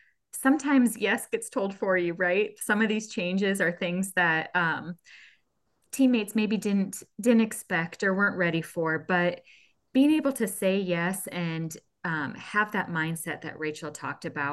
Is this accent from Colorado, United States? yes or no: yes; Denver, Colorado, United States; now in Iowa, United States; You live in Iowa and you married a farmer? I grew up in Denver, Colorado. And I was a city girl.